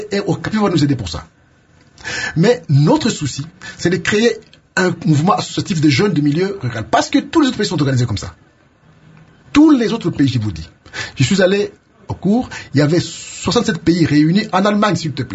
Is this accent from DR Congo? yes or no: yes; Kikwit, Kwilu, DR Congo; ne fût-ce que chez moi à Kikwit